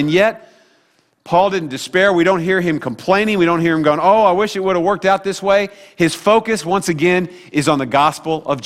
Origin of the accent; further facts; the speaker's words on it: Sedalia, Missouri, United States; I used to go out and visit in my hometown a lot with my dad would take me out and we'd go visit people, you know, for our church, a little Calvary Baptist church there in Sedalia.